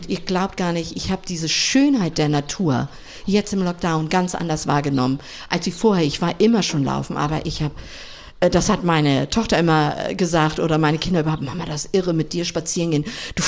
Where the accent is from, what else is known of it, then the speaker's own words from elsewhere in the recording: Tating, Schleswig-Holstein, Germany; ich bin Eiderstedter Dern hier, richtig, ja. Und habe 6 Geschwister, bin halt in Tating groß geworden, habe da auch meine Kindheit verbracht in Tating mit Reiten, Ringreiten, logisch.